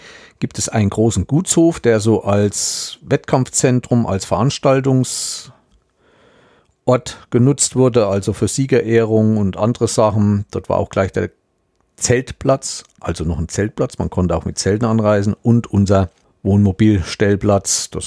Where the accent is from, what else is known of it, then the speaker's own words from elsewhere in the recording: Thuringia, Germany; Und das als Thüringer.